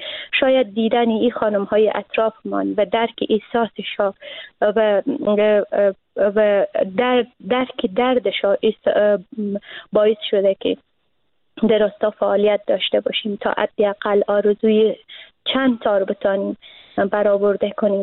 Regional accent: Afghanistan; ما زنا اوقدر به محیط افغانستان و به محیط فرهنگی کشورمان متاسفانه در دهه‌های جنگ قربانی شده ایم

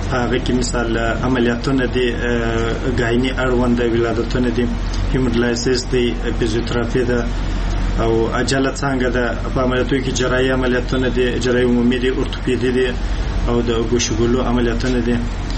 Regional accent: Helmand, Afghanistan; د هلمند ولایت راغلی یم،

